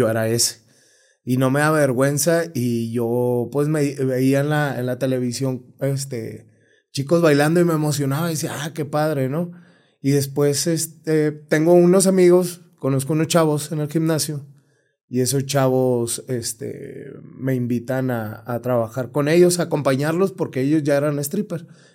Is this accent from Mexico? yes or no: yes; Mexicali, Baja California, Mexico; also born or lived in Zapotlanejo / Tijuana; now in Monterrey, Mexico; Ya lo bueno que ya se me pegó el regio, fíjate. Fíjate, soy nacido aquí en un pueblo que se llama Zapotlanejo. Aquí nací, exactamente. Nací aquí, criado en Mexicali, Tijuana, y ya tengo 7 años más o menos en Monterrey, donde actualmente ya estoy fijo viviendo